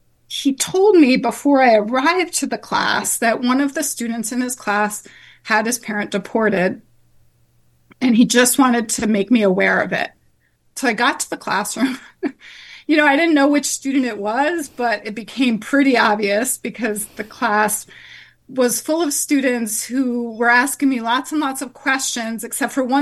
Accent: New Jersey, United States; now in Ohio, United States; I was originally from New Jersey, and that's where I had done my previous work. But then I was living in Ohio

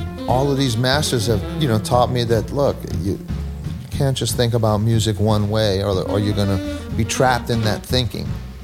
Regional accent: New Orleans, Louisiana, United States; especially growing up in New Orleans, and … used to describe it as, you know, we're underwater, we're below sea level, we're surrounded by water, with lakes to the north and bayous to the south and a river.

